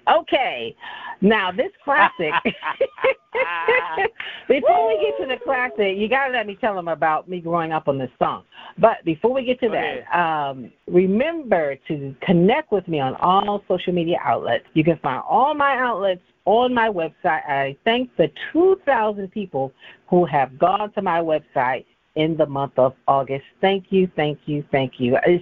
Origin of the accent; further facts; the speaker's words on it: Philadelphia, Pennsylvania, United States; I grew up in Philadelphia, as everyone knows